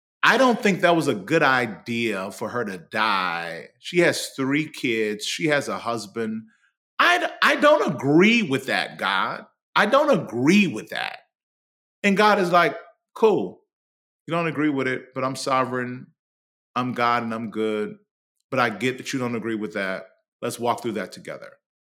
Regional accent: Mississippi, United States; I'm from Mississippi. The old saints at our church used to say

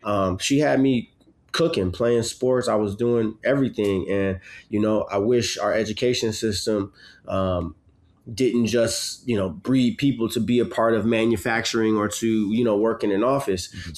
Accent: Portland, Oregon, United States; because I grew up in Portland until I left. You know, people were composting when I was growing up.

